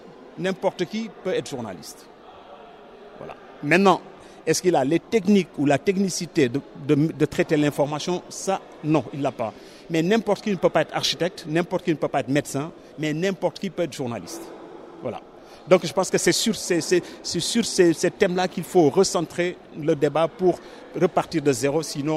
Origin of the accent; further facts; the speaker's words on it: Senegal; now in Morocco; je ne suis pas journaliste marocain, je suis journaliste au Maroc, je suis sénégalais.